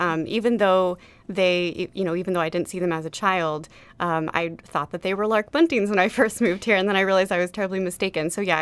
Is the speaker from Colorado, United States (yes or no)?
yes; Colorado, United States; I grew up in Colorado, where the state bird is the lark bunting.